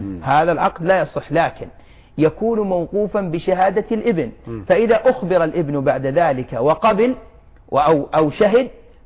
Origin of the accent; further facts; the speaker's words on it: Saudi Arabia; كما يوجد عندنا في السعودية